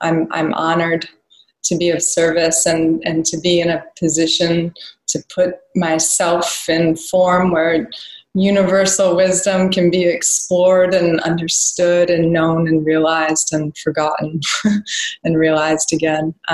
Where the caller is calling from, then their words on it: Provincetown, Massachusetts, United States; I'm coming in from Provincetown, Cape Cod in Massachusetts.